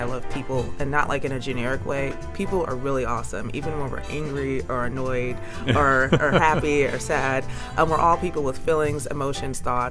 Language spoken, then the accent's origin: English; Toledo, Ohio, United States; I'm a lifelong Toledoan. I grew up in the Rogers School District. I graduated in the class of 2006, the last of the old school building.